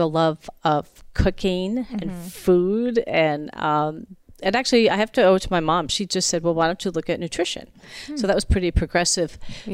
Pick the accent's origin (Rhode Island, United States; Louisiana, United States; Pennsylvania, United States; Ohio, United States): Rhode Island, United States; also born or lived in New York; So I was born in New York and then actually grew up in Rhode Island. And then my parents moved me my senior year back to New York, which was a very difficult process.